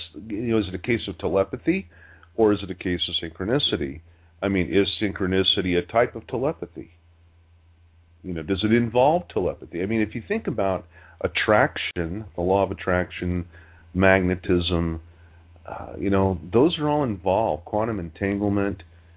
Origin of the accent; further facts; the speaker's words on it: Utah, United States; also born or lived in Colorado; I grew up in Utah and Colorado.